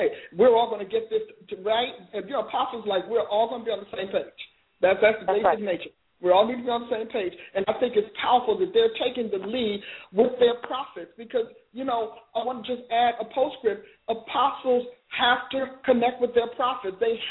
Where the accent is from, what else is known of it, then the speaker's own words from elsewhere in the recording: New Jersey, United States; I was born in Jersey and grew up in New Jersey.